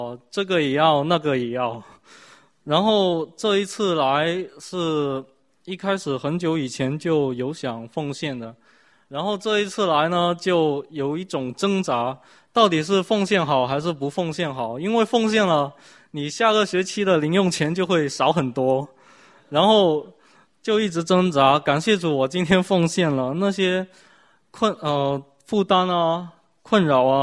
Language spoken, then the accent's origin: Chinese; Guangzhou, Guangdong, China; 感谢神，我是从广州过来的